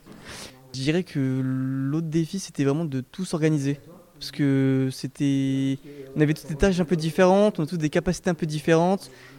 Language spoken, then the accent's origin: French; Saint-Étienne, Auvergne-Rhône-Alpes, France; je viens de Saint-Étienne de base